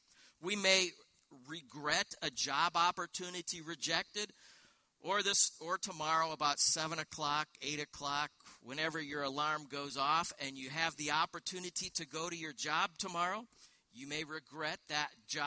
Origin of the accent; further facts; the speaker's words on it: Pacific Northwest, United States; And we came from the Northwest, and out there in the Northwest is the home, the birthplace of Starbucks coffee.